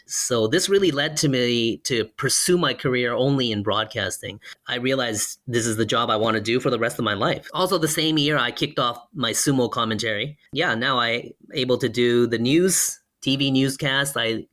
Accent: Japan; English is a second language; also born or lived in Virginia, United States; I was born and raised here in Japan, but I went to an international school in Tokyo through high school. I then spent 4 years studying at a university in Virginia.

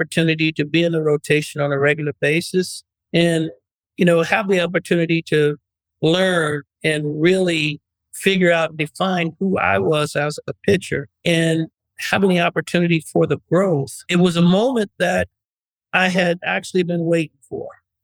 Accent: Oakland, California, United States; Coming into Oakland, and I didn't have any idea that I didn't perform well in my hometown.

